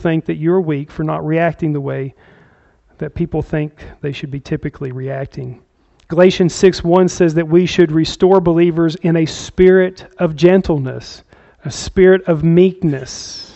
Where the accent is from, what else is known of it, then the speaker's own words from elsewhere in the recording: the South, United States; I grew up in the South.